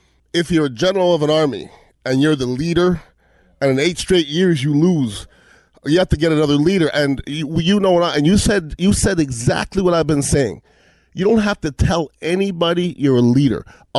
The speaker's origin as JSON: {"language": "English", "town": "Montreal", "region": "Quebec", "country": "Canada", "said": "I'm from Montreal and there's a lot of weed going on there too."}